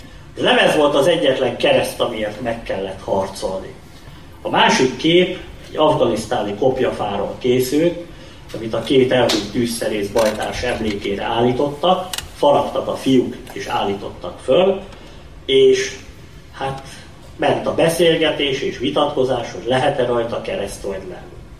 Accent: Hungary; mert magyarok vagyunk, Szent István népe vagyunk, és a kereszt az a jel, amiben hiszünk.

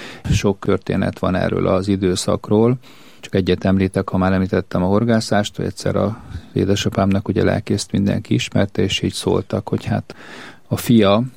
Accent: Seregélyes, Fejér, Hungary; hogy faluban nőttünk fel, Seregélyes nevű faluban, volt édesapám lelkész, 14 évig ott laktunk.

